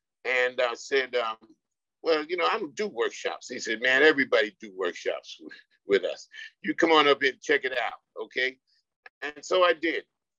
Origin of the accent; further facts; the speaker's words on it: New York, United States; because I was from New York, because I was an African-American, because I was a male, because I was a Black male